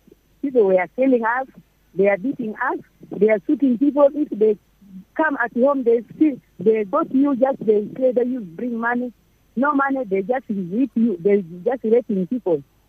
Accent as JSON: {"language": "English", "town": "Kajo Keji", "region": "Central Equatoria", "country": "South Sudan", "said": "Actually, we are from Kajikeji side because the situation there is not good."}